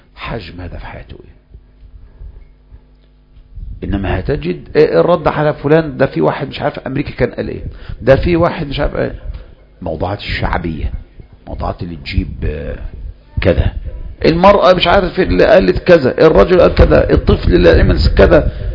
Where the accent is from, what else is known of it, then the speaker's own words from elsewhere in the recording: Egypt; اذا كان احنا كمصريين ودعاه